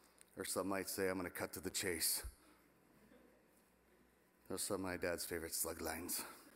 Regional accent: Pittsburgh, Pennsylvania, United States; now in Florida, United States; From growing up in Pittsburgh, taking my sister and I to school every day before he had to go to work.

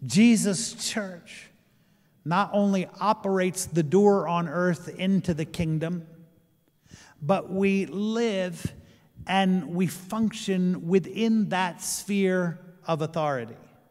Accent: Pennsylvania, United States; I'm from Pennsylvania. Anybody else from Pennsylvania here?

